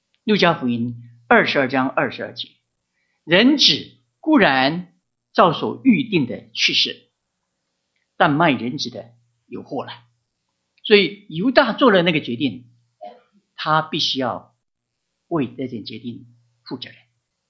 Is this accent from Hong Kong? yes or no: no; United States; 神要不是在我们美国人当中的话呢